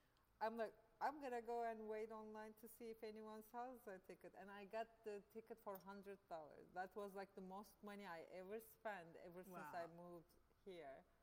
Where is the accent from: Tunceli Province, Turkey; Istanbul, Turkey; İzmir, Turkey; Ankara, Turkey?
Ankara, Turkey; moved away as an adult; I grew up in Ankara, Turkey, which is the capital of Turkey.